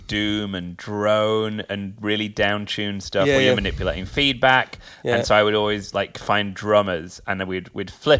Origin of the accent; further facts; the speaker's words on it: Sale, North West England, United Kingdom; Yeah, from Sale in Manchester. I don't sound like I'm from Manchester, and I don't know why. My mum's from Yorkshire, my dad's from Birmingham, and they both didn't have accents.